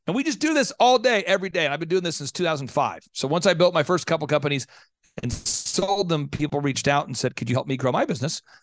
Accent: Tulsa, Oklahoma, United States; Well, I was born in Tulsa, Oklahoma. I grew up very poor.

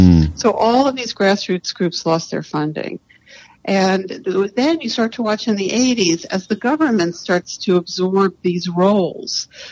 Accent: New York City, New York, United States; born there; when I was born in 1958 in New York City

